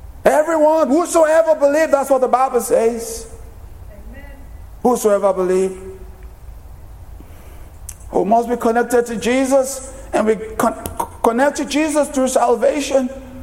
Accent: Nigeria; I grew up in Nigeria, and my parents belonged to a cult. I grew up in the cult.

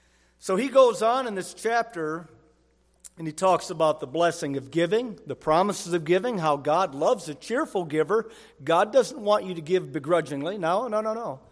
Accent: Michigan, United States; My hometown's Michigan.

